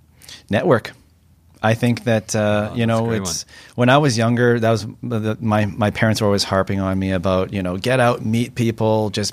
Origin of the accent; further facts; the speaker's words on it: Vancouver, British Columbia, Canada; I grew up in Kerrisdale on the west side, so that's always home for me. I recently moved to East